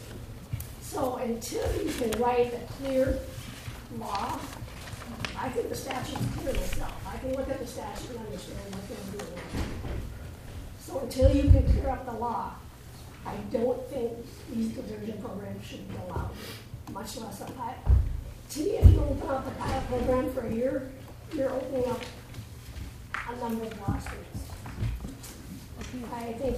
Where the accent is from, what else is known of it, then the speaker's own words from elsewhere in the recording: Minnesota, United States; I'm from Wabashaw County, and I don't know if everyone...